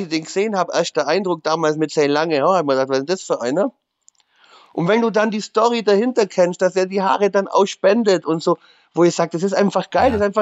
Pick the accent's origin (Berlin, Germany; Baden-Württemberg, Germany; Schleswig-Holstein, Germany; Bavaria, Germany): Bavaria, Germany; Augsburg; Und als Augsburger bin ich froh, wenn ich gegen München spiele